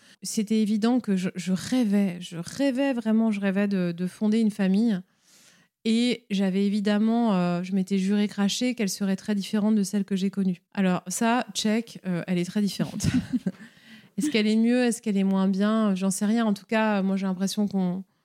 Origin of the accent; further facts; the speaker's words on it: Orléans, Centre-Val de Loire, France; also born or lived in Paris; J'ai grandi à Orléans, puis ensuite à Paris.